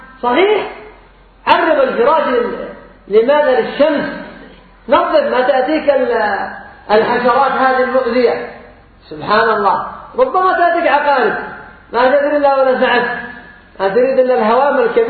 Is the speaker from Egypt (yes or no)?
no; Yemen; وعندنا في اليمن أيضا أصحاب الشمات